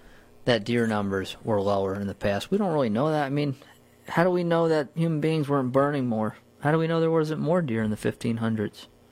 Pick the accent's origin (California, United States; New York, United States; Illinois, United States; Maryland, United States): New York, United States; New Paltz; Yeah. Yeah, I mean, even where I grew up in New Paltz, it's starting to actually, the forest is starting to mature a little bit